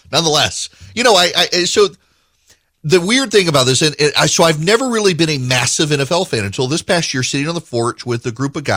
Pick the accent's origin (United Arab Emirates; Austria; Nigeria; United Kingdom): United Arab Emirates; Dubai; I grew up in Dubai, y'all. We had camel racing and cricket.